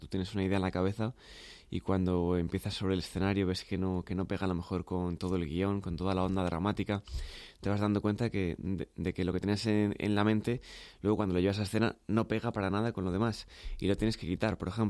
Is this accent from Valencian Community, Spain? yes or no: no; Murcia, Region of Murcia, Spain; ahora me voy para Murcia, para mi tierra.